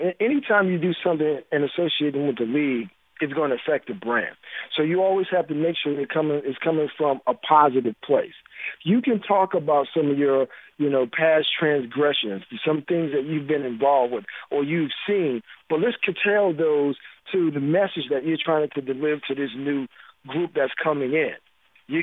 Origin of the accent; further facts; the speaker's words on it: Miami, Florida, United States; And for me, growing up in Miami, you know, playing in the same type of neighborhood